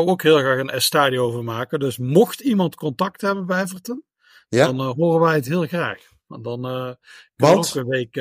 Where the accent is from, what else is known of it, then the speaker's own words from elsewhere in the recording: Netherlands; Nee, als Nederlander moet je ooit een keer een pint hebben gedronken